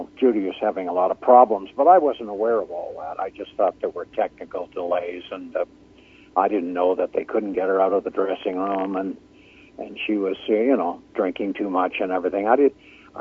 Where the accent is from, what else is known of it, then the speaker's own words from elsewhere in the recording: Ottawa, Ontario, Canada; he's from Ottawa, my hometown